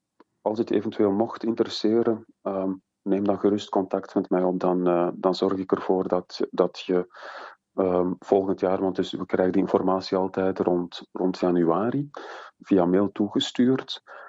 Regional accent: Belgium; Dus ik weet van mezelf, ik als Belg

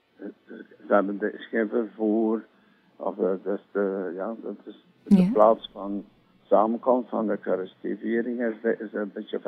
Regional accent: Ypres, Flanders, Belgium; Ja, ik kom. Ik woon en ik ben getogen in Ieper. En ik ben 83 jaar.

